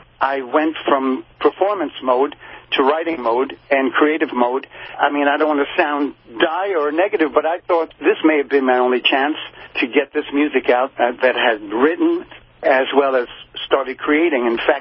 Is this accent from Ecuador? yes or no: no; New York, United States; Well, again, growing up in New York in the 70s, we had a great music program.